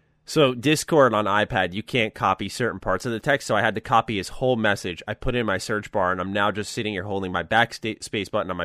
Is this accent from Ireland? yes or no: yes; Ireland; For example, I'm from Ireland